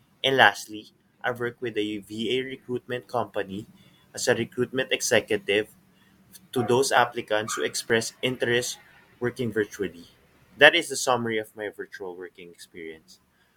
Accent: Philippines; English is a second language; I'm from the Philippines.

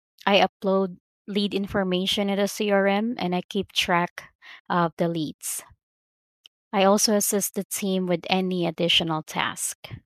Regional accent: Cebu, Central Visayas, Philippines; I'm from Cebu, Philippines.

